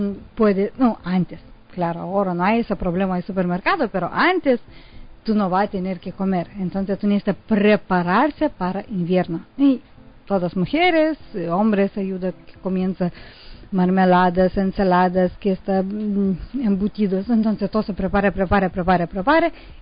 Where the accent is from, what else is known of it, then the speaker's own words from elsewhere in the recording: Lithuania; Spanish is a second language; Nosotros venimos de Lituania, es pequeña país en Europa Europa Norte.